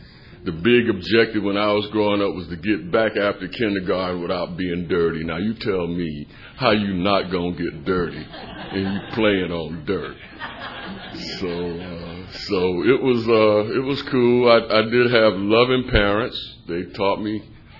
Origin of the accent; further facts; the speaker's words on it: Savannah, Georgia, United States; I'm born and raised in Savannah, Georgia, 1953. I'm 65 years old.